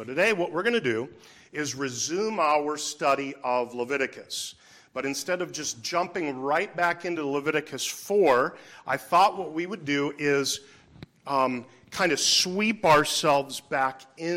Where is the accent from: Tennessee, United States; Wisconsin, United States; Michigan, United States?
Wisconsin, United States; something like what we grew up with here in Wisconsin.